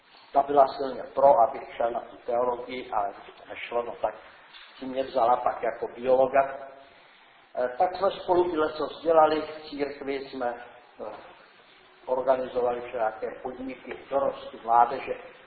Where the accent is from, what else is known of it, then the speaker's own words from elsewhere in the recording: Prague, Czechia; Já jsem tedy Pražák z Vinohrad.